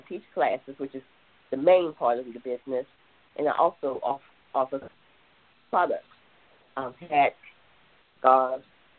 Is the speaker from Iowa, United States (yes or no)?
no; Washington, District of Columbia, United States; now in Suitland, United States; I was born and raised in Washington, D.C., currently living in Suitland, Maryland.